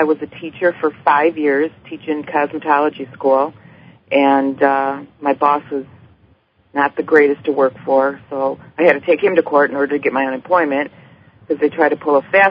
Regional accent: Buffalo, New York, United States; Buffalo, New York.

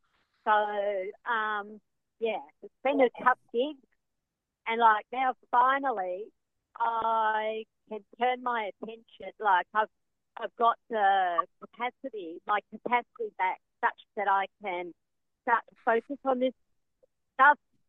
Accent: Western Australia, Australia; … from Western Australia.

